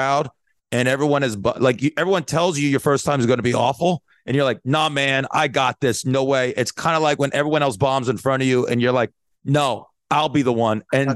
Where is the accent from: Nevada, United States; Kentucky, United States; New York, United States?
Nevada, United States; Las Vegas; Comedy Cellar in my hometown, Las Vegas.